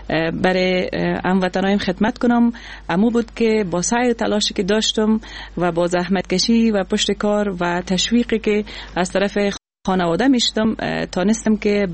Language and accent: Persian; Afghanistan; در افغانستان با تاسف زن بودن مشکلات خود داره، با وجود از اینکه ما در خانواده روشن فکر چانس آوردیم که در خانواده روشن فکر به دنیا آمدیم